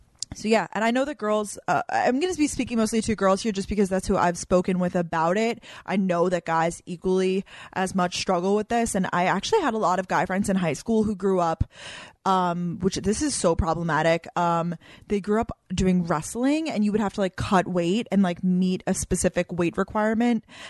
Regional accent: Long Island, New York, United States; I'm not from New Jersey. I'm from Long Island, is a part of New York.

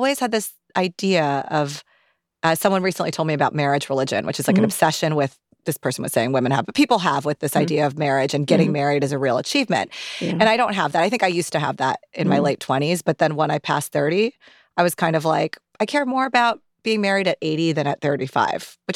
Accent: Pakistan; I have a lot of kin. I'm Pakistani, a lot of kin.

